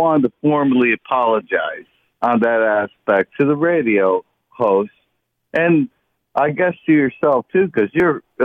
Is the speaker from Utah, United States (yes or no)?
no; Detroit, Michigan, United States; And I'm from Detroit.